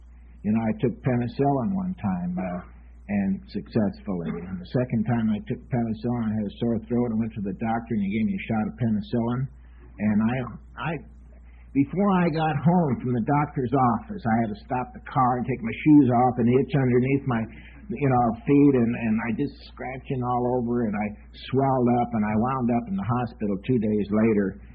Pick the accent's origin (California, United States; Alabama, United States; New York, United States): California, United States; Palmdale; I'm from Palmdale. It's a little desert town about 60 miles north of Los Angeles, and a big meeting for us there is about 12 people, you know.